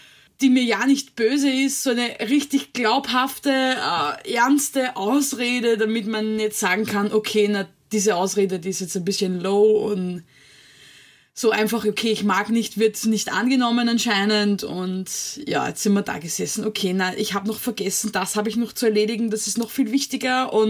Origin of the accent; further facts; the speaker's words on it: Austria; bei uns in Österreich gibt es einen Märchenpark